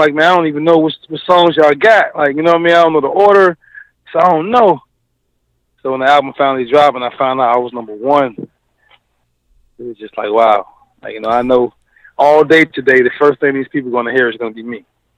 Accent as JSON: {"language": "English", "town": "Norfolk", "region": "Virginia", "country": "United States", "tie": "born or raised there", "said": "Born and raised in Norfolk, Virginia."}